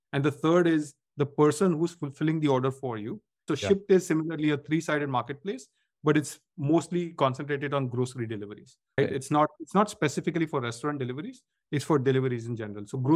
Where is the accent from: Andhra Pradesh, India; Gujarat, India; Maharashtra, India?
Maharashtra, India; Mumbai; English is a second language; moved away as an adult; now in United States; I'm originally from India, from Mumbai. I came to the US for graduate school.